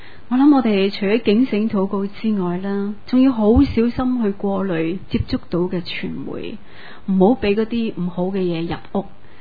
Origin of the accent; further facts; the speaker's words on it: Tsuen Wan, Hong Kong; 我小时候住荃湾，我记得是在众安街